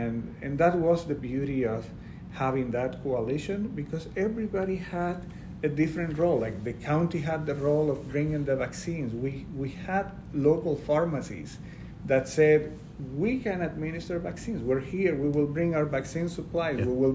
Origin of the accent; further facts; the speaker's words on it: Camagüey, Cuba; I was born in Camagüey. It's a small city about 400 miles east of Havana.